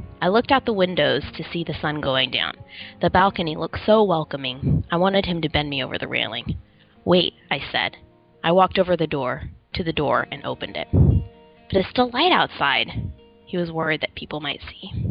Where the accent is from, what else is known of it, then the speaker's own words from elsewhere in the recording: Boise, Idaho, United States; born there; also born or lived in San Diego; now in Los Angeles, United States; Well, I was born in Boise, Idaho.